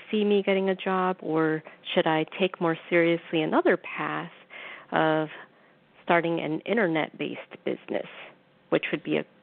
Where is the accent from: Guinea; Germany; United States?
United States; New York; I'm from New York